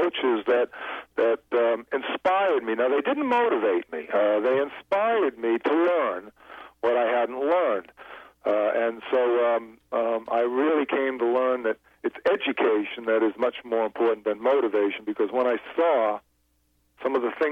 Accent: Boston, Massachusetts, United States; now in Florida, United States; The Boston area, so I came down here to Florida 26 years ago

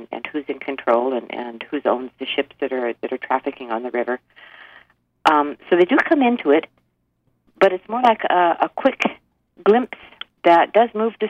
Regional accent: Alaska, United States; I grew up in Alaska, and when I was married at 18, I moved to Kodiak to live with my husband there.

